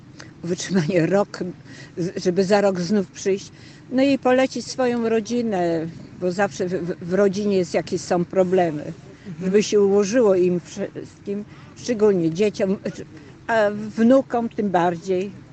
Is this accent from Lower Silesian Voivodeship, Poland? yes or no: yes; Chomiąża, Lower Silesian Voivodeship, Poland; pochodzę z takiej parafii, że budowała kościół z XII wieku pod wezwaniem świętego Michała Archanioła. Co? Chomiąży.